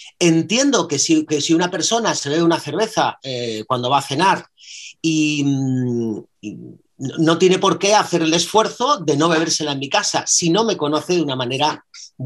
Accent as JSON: {"language": "Spanish", "town": "Málaga", "region": "Andalusia", "country": "Spain", "tie": "born or raised there", "said": "eso fue en Málaga, allí en mi tierra"}